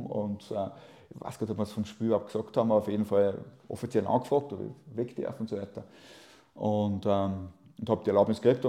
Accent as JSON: {"language": "German", "country": "Austria", "said": "ich bin aus Österreich und so ein Liverpool-Fan"}